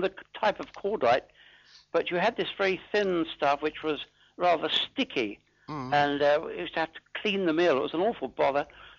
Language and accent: English; Leytonstone, London, United Kingdom; I came from Leightonstone, where my parents lived all their lives from there on, you know, and eventually died there.